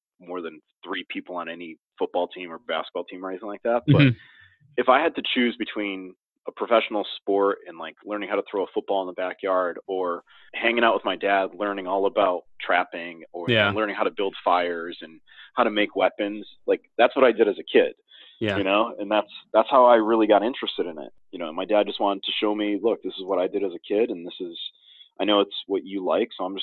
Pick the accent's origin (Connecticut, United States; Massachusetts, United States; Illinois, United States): Connecticut, United States; Bristol; also born or lived in New Britain; I grew up here. I was born in New Britain, Connecticut, and I grew up in Bristol, Connecticut. But my dad is Filipino.